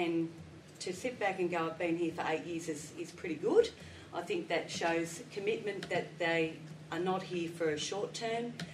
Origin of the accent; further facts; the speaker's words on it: Gunnedah, New South Wales, Australia; So I'm actually from Gunnedah, and I'm working up here in Moree on a non-local 14-7 roster.